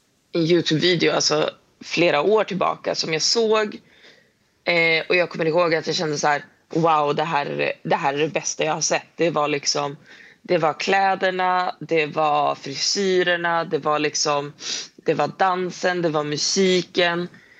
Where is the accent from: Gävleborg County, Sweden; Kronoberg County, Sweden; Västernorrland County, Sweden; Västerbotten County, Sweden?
Västerbotten County, Sweden; Umeå; Alltså, vi är från Umeå.